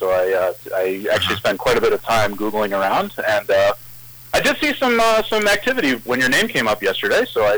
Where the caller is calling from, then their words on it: Billerica, Massachusetts, United States; From Billerica.